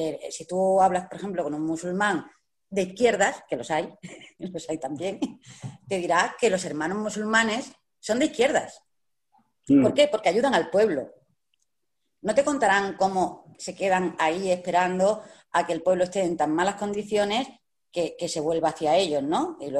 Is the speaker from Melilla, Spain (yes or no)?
yes; Melilla, Spain; por ser de Melilla, ¿no?, veo las cosas de España, ¿no?, de un poquito de lejos, aunque soy española, la veo también porque pertenezco a una cultura más lejos